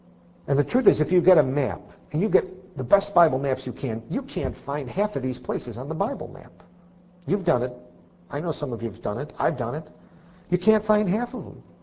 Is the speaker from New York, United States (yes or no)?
yes; Poughkeepsie, New York, United States; born there; also born or lived in Marlboro / East Buffalo / Williamsville / Amherst; Maybe I was born in Poughkeepsie, and then I moved to, I don't know, we were in a place called Marlboro for a while, and then we were in East Buffalo, and then we moved to Williamsville and Amherst, then to Kenmore.